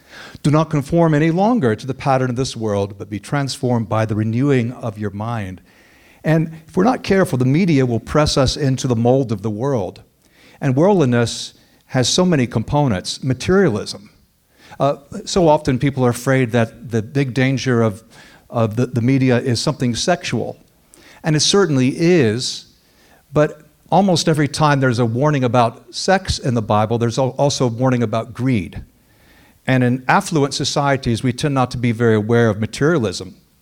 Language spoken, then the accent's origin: English; United States; also born or lived in Sweden; I remember living in Sweden, I saw one quite violent film, and this just shows you how conditioned I was as an American.